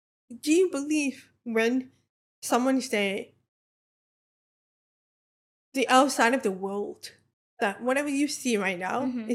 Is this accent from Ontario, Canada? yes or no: yes; Toronto, Ontario, Canada; In Toronto, I would sleep on the street. I was living with my parents.